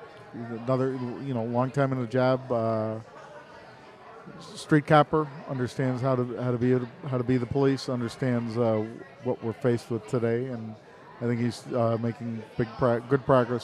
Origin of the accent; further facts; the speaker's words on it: Chicago, Illinois, United States; Our guys, I really do, not because I'm from Chicago, I really think our guys are the best in the world.